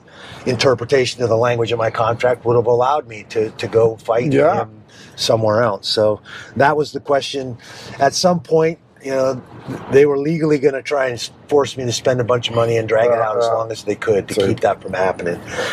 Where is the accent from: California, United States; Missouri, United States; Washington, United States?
Washington, United States; Seattle; My girlfriend's from Massachusetts. I'm from Seattle, so I'm more of a Starbucks guy, but we have this debate all the time.